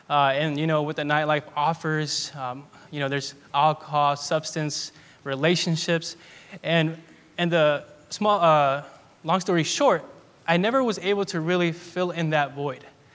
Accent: Peru; now in United States; I was born in Peru.

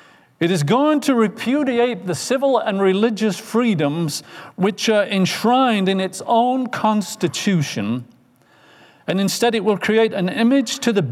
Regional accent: England, United Kingdom; Now, I'm not here as an Englishman telling you that this country is going to be

